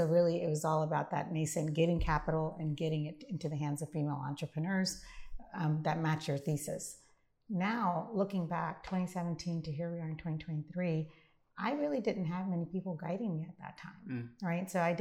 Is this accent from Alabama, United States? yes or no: no; Columbia, Maryland, United States; I grew up in Columbia, Maryland.